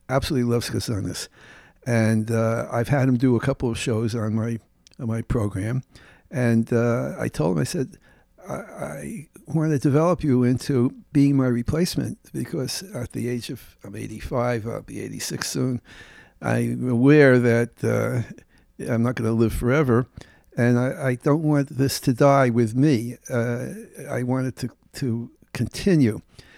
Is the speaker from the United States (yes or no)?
yes; Newark, New Jersey, United States; born there; It's a lot in one breath, but I was born in Newark, New Jersey. My father was born in Romania, Bukovina, and my mother was from Newark, New Jersey.